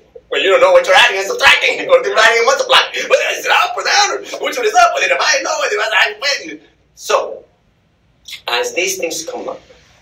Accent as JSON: {"language": "English", "region": "Texas", "country": "United States", "said": "I'm from Texas, so I mean, I'm still at 4."}